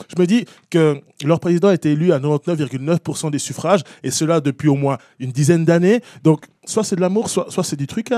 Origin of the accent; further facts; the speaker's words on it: Neuchâtel, Switzerland; accent: Neuchâtel; Et à cause de mon accent neuchâtelois, bah, je vais quand même être dans une minorité.